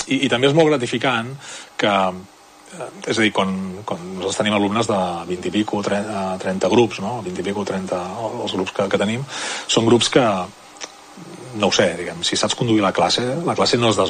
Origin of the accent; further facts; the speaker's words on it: Manresa, Catalonia, Spain; jo soc un manresà de pro